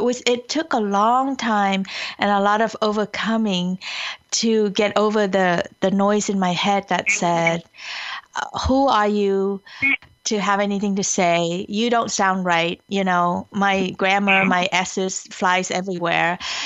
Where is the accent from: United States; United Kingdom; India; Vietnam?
Vietnam; moved away; I was born in Vietnam and I was raised to keep my voice down and only speak when spoken to.